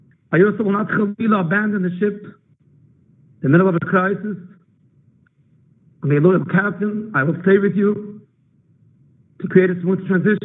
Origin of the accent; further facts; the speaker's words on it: Flatbush, New York, United States; I grew up here in Flatbush. I'm not coming from Williamsburg. I'm not coming from Bar Park.